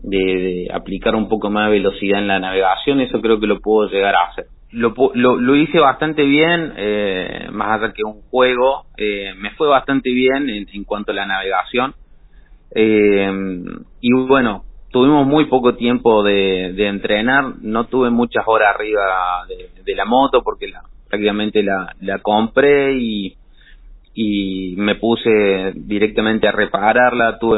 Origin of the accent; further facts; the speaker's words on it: Argentina; ya que somos pocos los argentinos que podemos correr